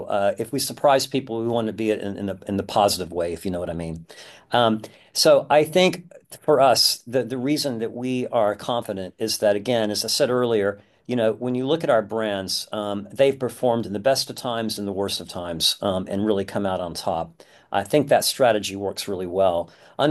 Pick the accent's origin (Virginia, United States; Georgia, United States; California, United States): California, United States; San Francisco; our company in San Francisco, my hometown, that makes synthesizers.